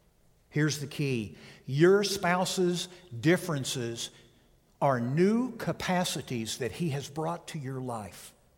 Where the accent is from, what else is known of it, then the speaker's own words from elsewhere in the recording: Missouri, United States; I grew up in Southwest Missouri and spent many a night in a cellar down with the potatoes and green beans.